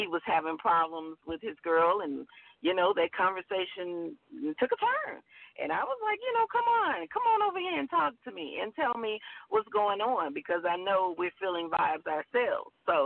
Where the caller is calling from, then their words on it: Jackson, Mississippi, United States; I'm calling from Jackson, Mississippi.